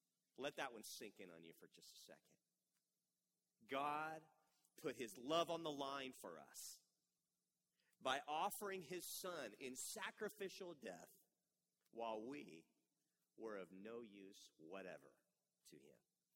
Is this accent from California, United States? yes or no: yes; Vallejo, California, United States; born there; I was born in Vallejo, California. If I had to pick, I'd have chose a different city.